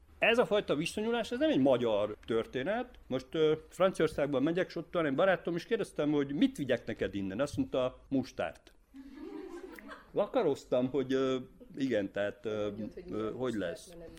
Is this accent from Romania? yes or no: yes; Székely Land, Romania; accent: Székely; amikor megérkeztem Barótra, akkor ezt a bihari ízést, meg ezt a jó alföld ízét, diftongusokat röhögték, mikor hazaértem, akkor a székely kiejtésemet.